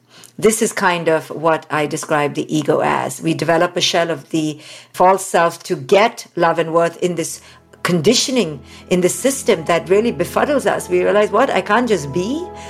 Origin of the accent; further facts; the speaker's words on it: India; especially as an Indian woman. I was raised in India